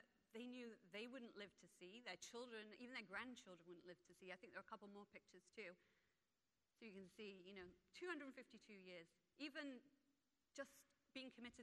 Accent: England, United Kingdom; I'm from England

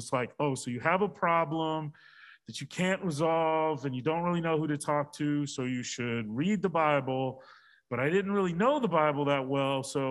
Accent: Nashville, Tennessee, United States; I grew up in Nashville, so we had Baptists and Methodists.

